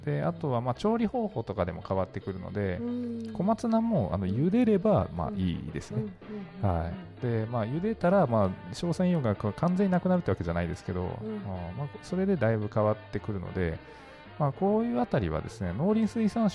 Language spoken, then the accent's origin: Japanese; Tokyo, Japan; born there; 実は私東京都出身なんですよ。出身というか生まれたのが東京都なんで、はい、なので、おじいちゃんおばあちゃんのお家が東京にあったんで、なのでものすごく親しみがあるんですね。